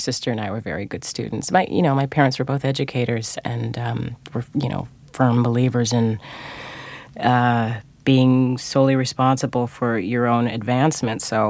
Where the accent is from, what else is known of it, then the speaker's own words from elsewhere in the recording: Fresno, California, United States; It felt far away in that, you know, I understood that there was 3,000 miles between Fresno and New York, but it didn't in that I was single-minded of purpose.